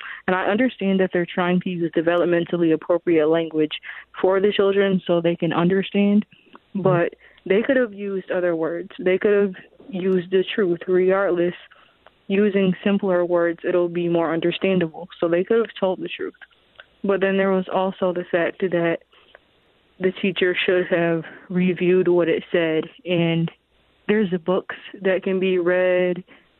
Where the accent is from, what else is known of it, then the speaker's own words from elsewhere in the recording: Rochester, New York, United States; when I was growing up in the Rochester City School District, because I attended a school in the Rochester City School District.